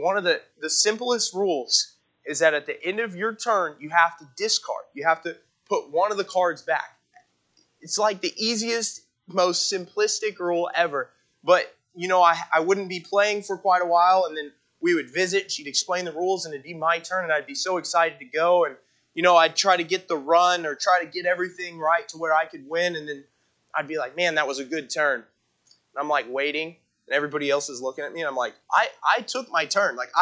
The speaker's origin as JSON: {"language": "English", "town": "El Paso", "region": "Texas", "country": "United States", "said": "I'm from El Paso, Texas, so way down south."}